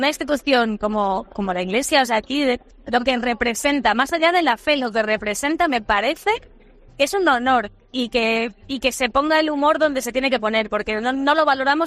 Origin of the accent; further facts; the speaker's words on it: Ávila, Castile and León, Spain; y yo soy de mi pueblo de Ávila